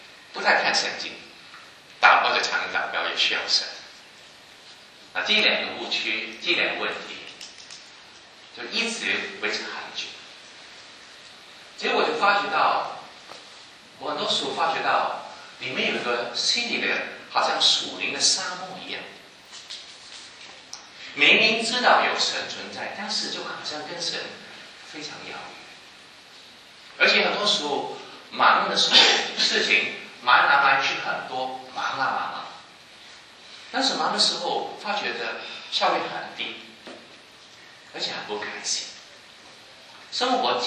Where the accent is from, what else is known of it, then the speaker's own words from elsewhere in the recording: China; 我是个中国人，去教书的时候总是难免教书有口音嘛